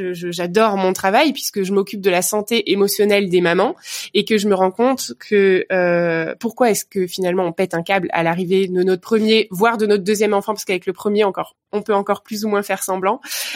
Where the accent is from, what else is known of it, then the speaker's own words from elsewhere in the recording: Vogelsheim, Grand Est, France; Voilà, je suis une pure Alsacienne. Du côté de ma maman, du côté de mon papa, j'ai grandi dans un petit village que je peux citer ici, sait-on jamais, ouais, qui s'appelle Vogelsheim.